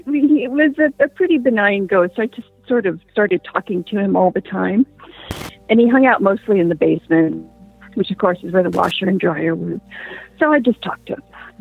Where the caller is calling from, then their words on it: Washington, United States; also born or lived in New Mexico; from Washington State.